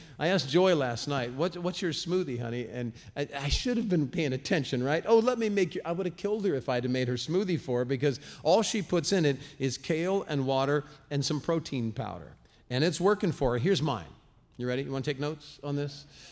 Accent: Ireland; Well, because I'm Irish.

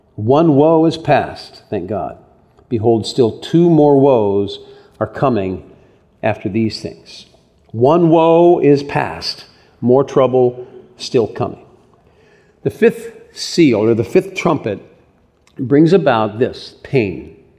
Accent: Ireland; It's a name of a beautiful river in Ireland, and I'm Irish.

